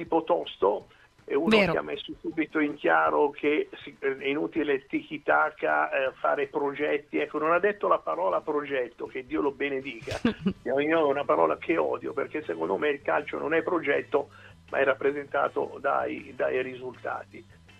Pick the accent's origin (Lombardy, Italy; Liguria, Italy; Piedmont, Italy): Lombardy, Italy; Como; io che sono originario di Como l'ho visto alcune volte al supermercato